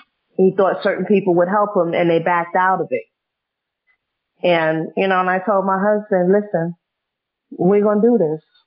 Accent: United States; So I know from being an American that Americans like collard greens

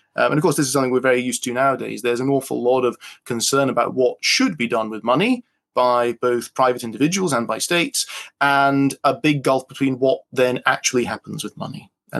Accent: England, United Kingdom; also born or lived in Edinburgh, Scotland; I'm originally from Scotland. I'm from Edinburgh, but I grew up in England.

